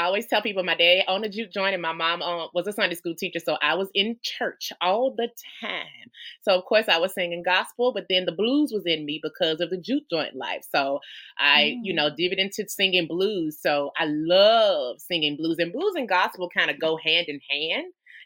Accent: Alabama, United States; well, growing up in Alabama, I come from an old school family.

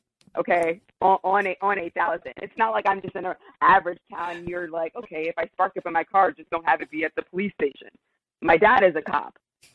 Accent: Fayetteville, North Carolina, United States; growing up in the Fayetteville area and outside of Fort Bragg, I'm surrounded by veterans.

